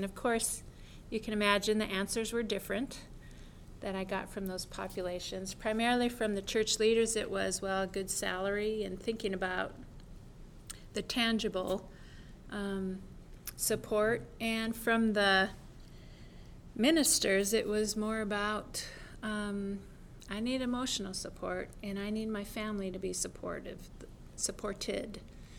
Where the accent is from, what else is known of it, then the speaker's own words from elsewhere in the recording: Saskatchewan, Canada; also born or lived in Montana, United States; I grew up in Saskatchewan and Montana